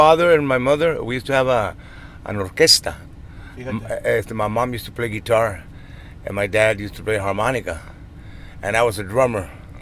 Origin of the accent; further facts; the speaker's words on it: Knox City, Texas, United States; born there; I was born in Knox City, Texas. It's the West Texas by Wichita Falls. It's going up towards Abilene and up there.